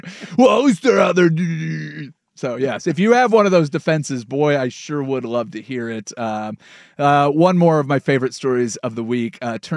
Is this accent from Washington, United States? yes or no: yes; Vancouver, Washington, United States; I'm from Vancouver, Washington.